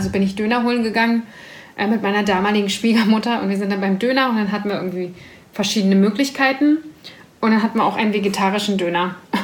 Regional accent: Berlin, Germany

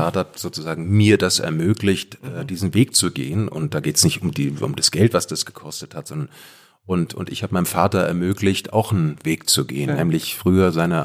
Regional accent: Dietzenbach, Hesse, Germany; ich bin ganz normal in Dietzenbach zur Schule gegangen und wir hatten dort eine Gesamtschule

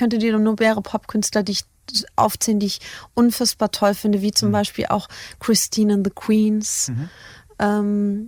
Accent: Wiesbaden, Hesse, Germany; now in Berlin, Germany; als ich damals von meiner Heimat Wiesbaden nach Berlin gezogen bin

